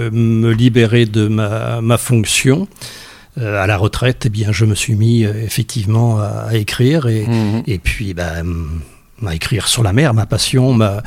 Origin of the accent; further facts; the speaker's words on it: Nantes, Pays de la Loire, France; born there; Je suis né à Nantes